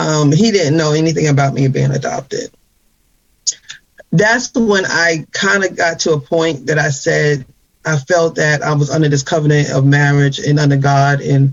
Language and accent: English; New York, United States; born there; I was born in Harlem, New York, and in Manhattan. I was drawn to that place.